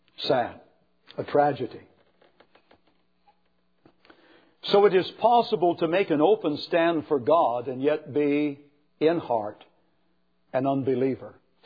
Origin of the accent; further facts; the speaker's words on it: California, United States; And of course, I was from California, so I was the brunt of everything. I was sort of skewered and roasted slowly for being from California.